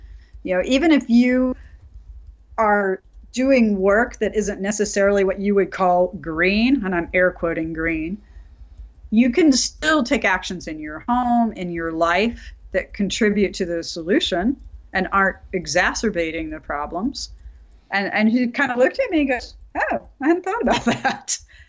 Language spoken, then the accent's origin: English; Oklahoma City, Oklahoma, United States; moved away as an adult; also born or lived in St. Louis; So I live in Oklahoma City now. I'd been in St. Louis for over 3 decades and just recently moved. I grew up in Oklahoma City, but it's a really different place from when I left many years ago.